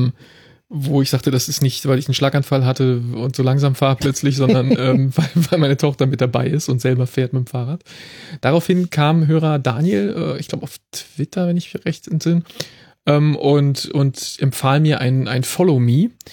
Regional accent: Berlin, Germany; War nie mein Favorite, also obwohl ich aus Berlin bin

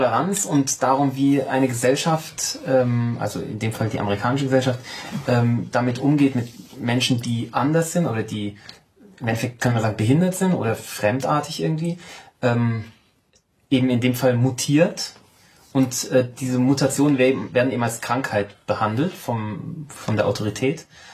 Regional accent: Austria; ich bin Österreicher.

